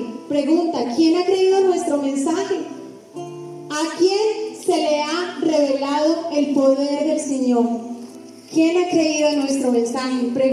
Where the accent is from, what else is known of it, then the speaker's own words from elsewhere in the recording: Boyacá, Colombia; Es que yo soy boyacense